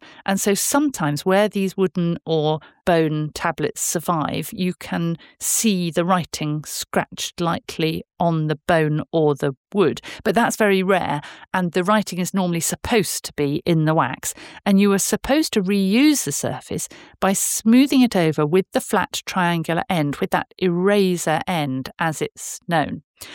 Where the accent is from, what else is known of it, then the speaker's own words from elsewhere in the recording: Bath, South West England, United Kingdom; as I said earlier on, I grew up in Bath.